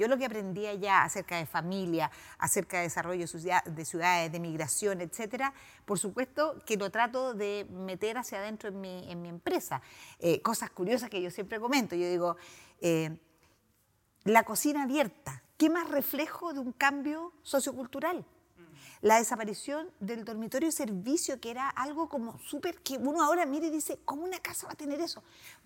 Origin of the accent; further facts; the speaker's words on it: Gorbea, Araucanía, Chile; como crecí en Gorbea